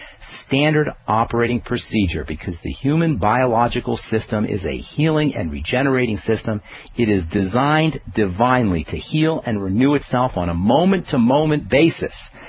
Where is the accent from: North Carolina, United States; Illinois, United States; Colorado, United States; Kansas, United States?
Colorado, United States; Boulder; I hail from Boulder, Colorado, and I specialize in using nutritional supplements